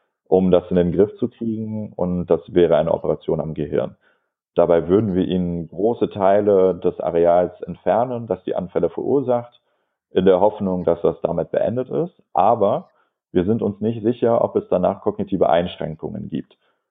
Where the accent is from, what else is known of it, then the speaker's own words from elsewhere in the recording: Heidelberg, Baden-Württemberg, Germany; Und ich komme aus Heidelberg